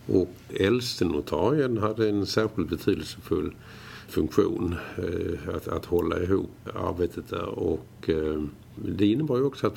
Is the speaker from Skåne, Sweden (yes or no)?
yes; Malmö, Skåne, Sweden; i och med att jag är från Malmö och läste i Lund så hade jag kvar hela mitt kamratumgänge